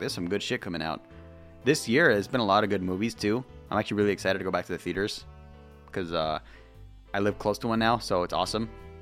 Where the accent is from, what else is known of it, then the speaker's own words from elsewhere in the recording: California, United States; Like I'll be like, I'm from California, but I'll be in another country.